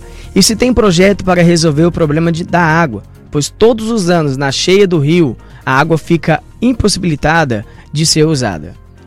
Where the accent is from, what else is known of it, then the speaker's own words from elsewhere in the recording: Pontes e Lacerda, Mato Grosso, Brazil; não sou munícipe de Vila Bela, sou de Pons Lacerda